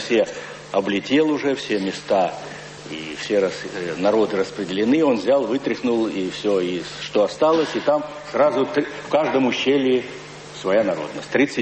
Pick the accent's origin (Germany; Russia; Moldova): Russia; North Caucasus; Я родился и вырос на Северном Кавказе.